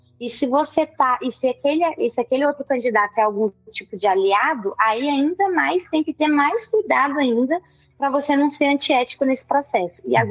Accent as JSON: {"language": "Portuguese", "town": "Belo Horizonte", "region": "Minas Gerais", "country": "Brazil", "said": "Pô, eu sou da Vila Semig, o outro é do Morro das Pedras"}